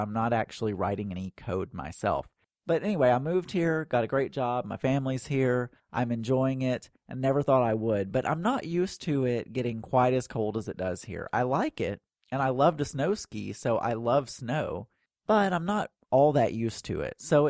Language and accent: English; Arkansas, United States; also born or lived in Dallas; I never thought I would move back to Arkansas because I'm from South Arkansas, and there is nothing there at all. There's absolutely nothing in South Arkansas.